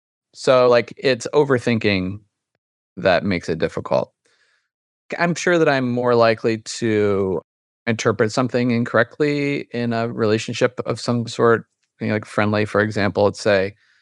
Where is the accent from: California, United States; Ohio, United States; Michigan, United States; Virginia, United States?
Ohio, United States; now in Brooklyn, United States; So I live in Brooklyn, New York. It's a very liberal bubble. Like, I'm originally from Ohio.